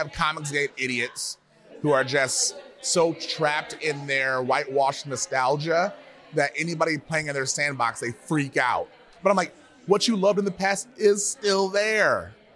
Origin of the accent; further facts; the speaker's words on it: New York, United States; Star Trek has had as big of an impact on me as hip-hop culture did growing up in New York.